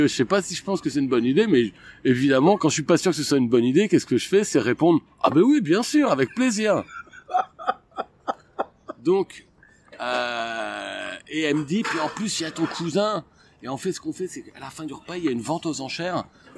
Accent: Abbeville, Hauts-de-France, France; born there; Je suis né à Abbeville dans la Somme.

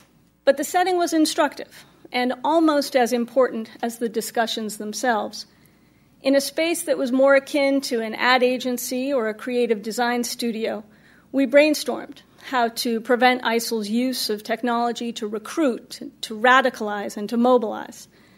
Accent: Boston, Massachusetts, United States; born or raised there

